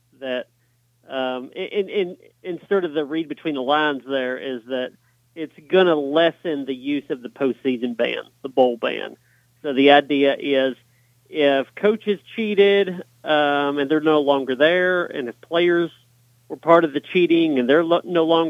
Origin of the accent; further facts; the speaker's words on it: Tennessee, United States; I grew up in Tennessee, and that's the way that's the way it is a lot of places in rural areas.